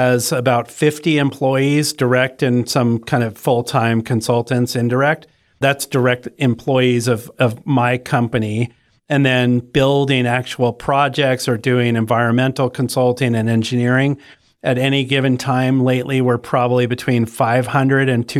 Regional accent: Bolinas, California, United States; what we just discussed about growing up in Bolinas in this kind of academic community, academic hippie community

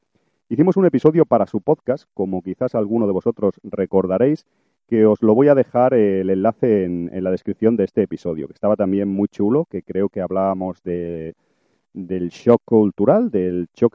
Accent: Barcelona, Catalonia, Spain; el clima es bastante parecido, pues, de donde yo vengo, ¿no? De Barcelona

